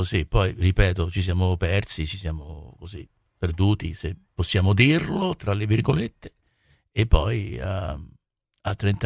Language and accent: Italian; Montreal, Quebec, Canada; also born or lived in Australia; sono cresciuto in Canada, come ho detto, e in Australia, e perciò tutte queste cose di cambiamenti di lingue, prima il francese in Canada, a Montreal, poi l'inglese, siamo stati qui a Roma per un po' di tempo